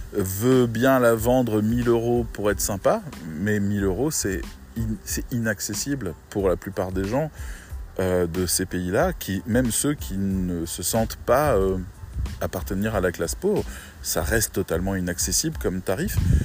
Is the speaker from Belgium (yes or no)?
no; France; Bon, en tant que bon français